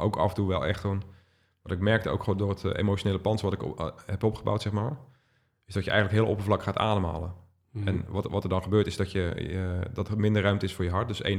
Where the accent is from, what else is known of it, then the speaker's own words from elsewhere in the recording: Lisse, South Holland, Netherlands; born there; En de uitvaart was in Lisse, mijn geboortedorp, een dorp waar ik nu woon.